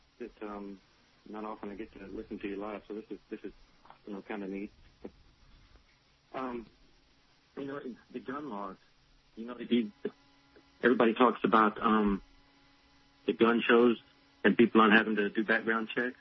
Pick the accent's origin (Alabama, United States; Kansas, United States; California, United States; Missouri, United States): Alabama, United States; You know, I used to, you know, I grew up in Alabama, Stan.